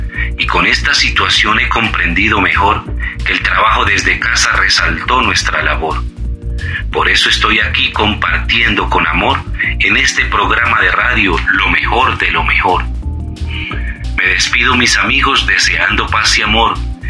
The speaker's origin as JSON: {"language": "Spanish", "town": "Villapinzón", "region": "Cundinamarca", "country": "Colombia", "tie": "born there", "said": "Nací en Villapinzón, normalista, mucho honor"}